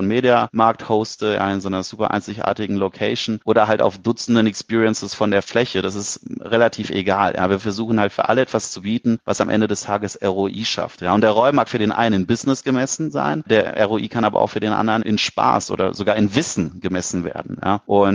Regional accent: Cologne, North Rhine-Westphalia, Germany; Und wir als Kölner sind ja grundsätzlich so ein bisschen bekannt für Gastfreundschaft

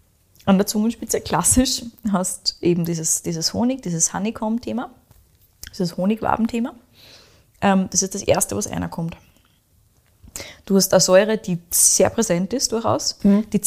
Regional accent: Austria; weil ich weiß nicht, was bei uns in Österreich für Rebsorten so fische Farbe macht

